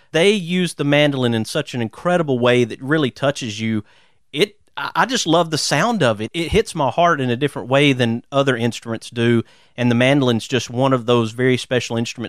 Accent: Birmingham, Alabama, United States; I grew up in Birmingham, so I'm very familiar with Pell City and enjoyed living in central Alabama

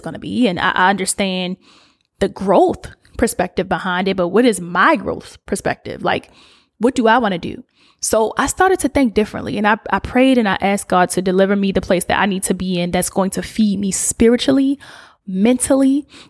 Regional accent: East Coast, United States; I'm from the East Coast. We like to see people that look like us.

